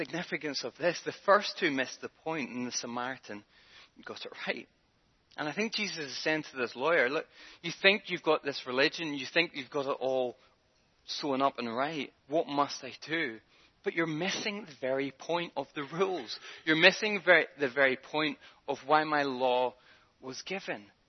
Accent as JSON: {"language": "English", "region": "Northern Ireland", "country": "United Kingdom", "said": "Whenever I left for university at the age of 18, I was obviously coming from Northern Ireland."}